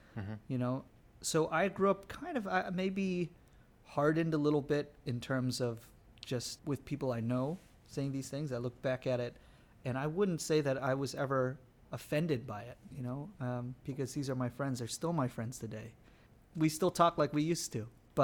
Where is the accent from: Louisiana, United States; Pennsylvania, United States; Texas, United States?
Texas, United States; Growing up in Texas, I was very lucky because I had a group of friends that were just very nurturing